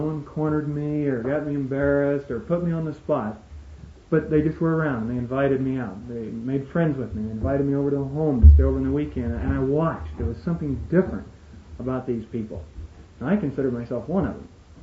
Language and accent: English; Nebraska, United States; born or raised there